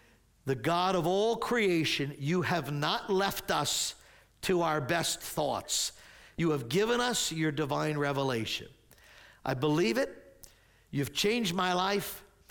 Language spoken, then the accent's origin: English; Maple Shade, New Jersey, United States; You know, I grew up in Maple Shade.